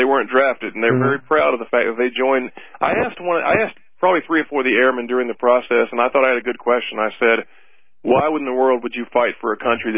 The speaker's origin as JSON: {"language": "English", "region": "the South", "country": "United States", "tie": "born or raised there", "said": "I grew up in the South, and my father grew up on a farm, and he grew up in very, very, very rough South."}